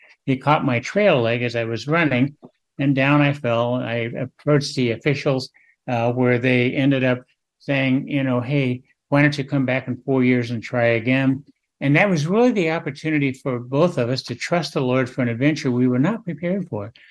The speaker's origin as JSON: {"language": "English", "town": "Wichita", "region": "Kansas", "country": "United States", "tie": "born or raised there", "said": "I came back to what would in essence be my hometown newspaper, although I grew up in Wichita. It was the Topeka paper."}